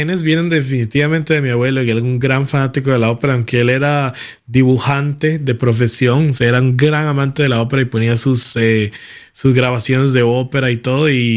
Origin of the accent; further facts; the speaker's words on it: Costa Rica; moved away; Fue la primera vez que salí de Costa Rica en toda mi vida. Yo vengo de un barrio pequeño y todo.